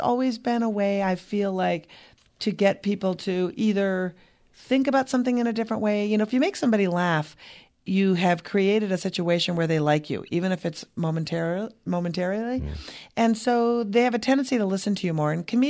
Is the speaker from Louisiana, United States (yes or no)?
no; Minnesota, United States; I'm from Minnesota, which is an incredible state for bringing in refugees.